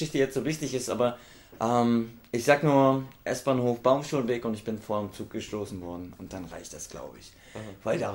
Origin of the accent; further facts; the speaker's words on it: Berlin, Germany; Also her aus Rudow Neukölln. Ja. Ich bin 38